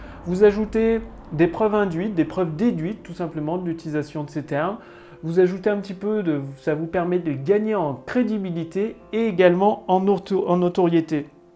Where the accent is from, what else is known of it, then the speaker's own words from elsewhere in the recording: Auvergne-Rhône-Alpes, France; born there; je suis rentré à la campagne, là où je suis né, donc en Auvergne